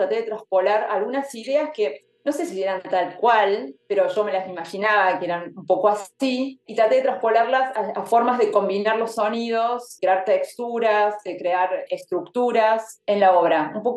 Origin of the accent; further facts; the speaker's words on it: Córdoba, Argentina; now in Buenos Aires, Argentina; Bueno, yo soy de Córdoba, no soy de Buenos Aires.